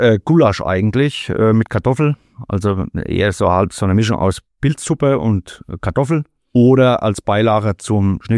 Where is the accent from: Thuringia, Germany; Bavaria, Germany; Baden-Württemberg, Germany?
Bavaria, Germany; meistens bin ich in den Schwarzen Bergen unterwegs oder am Kreuzberg. Das ist so meine Heimatregion, da muss ich auch nicht weit mit dem Auto fahren.